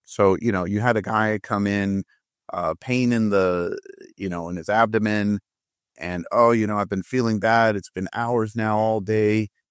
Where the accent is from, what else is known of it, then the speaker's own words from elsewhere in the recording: Mexico City, Mexico; English is a second language; now in United States; I'm from Mexico City originally. I'm a dual citizen. I'm also American, proud American. But I studied medicine in Mexico